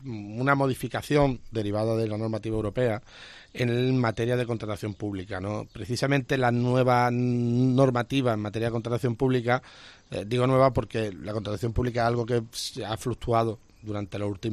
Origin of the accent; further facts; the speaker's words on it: Córdoba, Andalusia, Spain; sino como orgullo como cordobés